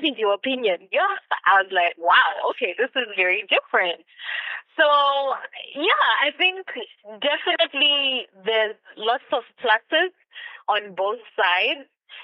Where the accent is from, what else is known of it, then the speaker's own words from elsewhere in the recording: Ndola, Copperbelt, Zambia; I grew up in Indola, so I'm a Kofela girl.